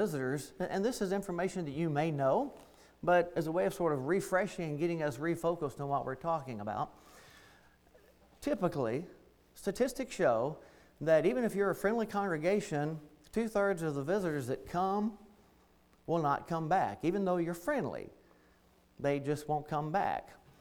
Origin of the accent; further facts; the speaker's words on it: McEwen, Tennessee, United States; moved away as an adult; I'm a native. I grew up in McEwen, went to McEwen School, and then my parents remained after I went off and went in the Navy back in '78